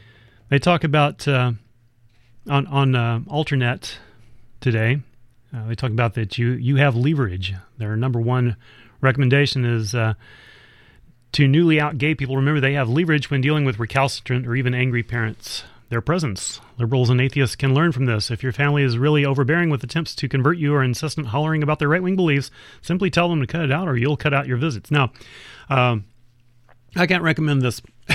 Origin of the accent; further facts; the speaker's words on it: Texas, United States; I started laughing to myself because I come from Texas, and my immediate family are, you know, they're sweet people